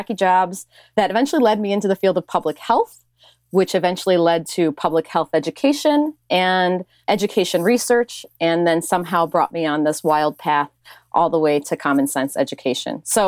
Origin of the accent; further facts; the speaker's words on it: Illinois, United States; growing up in Central Illinois, being very, very outspoken and very weird, you know, if you are in a small town of 1,000 people